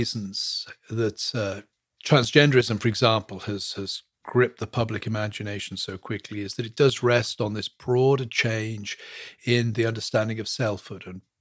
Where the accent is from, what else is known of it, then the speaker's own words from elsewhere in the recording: England, United Kingdom; moved away as an adult; now in United States; Obviously, from my accent, you can tell that I'm not from stateside. I was born and brought up in England, moved here in 2001 to teach at a seminary.